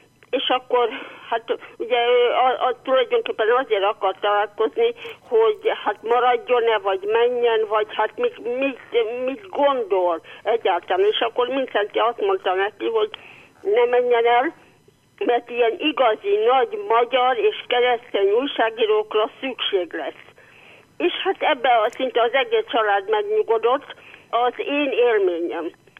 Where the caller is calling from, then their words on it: Szabolcs-Szatmár-Bereg, Hungary; Hát igen, én arról a környékről származom. 7 kilométerre születtem én Mária Pócstól, és mi minden évben mentünk búcsúra.